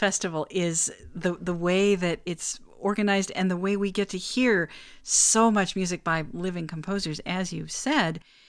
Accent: Wisconsin, United States; now in Connecticut, United States; I growing up in Wisconsin, I didn't really get Charles Ives until I moved here to Connecticut

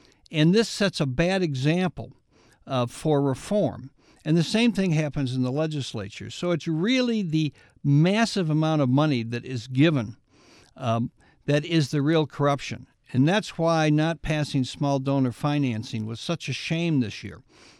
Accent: Canandaigua, New York, United States; Among my friends, and you know, I'm from Canandaigua, New York. I'm a business guy.

